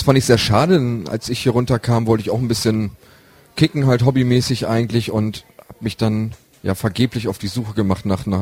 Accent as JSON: {"language": "German", "region": "Bremen", "country": "Germany", "moved": "yes", "lives_now": "Ulm, Germany", "said": "ich komme aus Bremen. Ich bin vor 5 Jahren erst nach Ulm gekommen"}